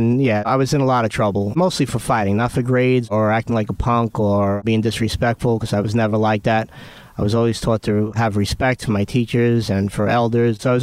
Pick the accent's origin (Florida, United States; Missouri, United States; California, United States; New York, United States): New York, United States; Brooklyn; I'd never seen a red ant in my life growing up in Brooklyn.